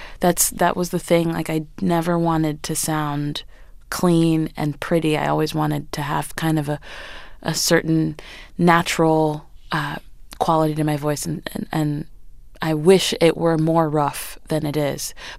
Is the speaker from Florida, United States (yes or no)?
yes; Miami, Florida, United States; first language French; English is a second language; My mother is French and my father is Haitian. And it was my first language. My parents wanted us, both my sister and I, to speak French. And that was the way to do it. We lived in Miami, and I went to a French elementary, middle, and high school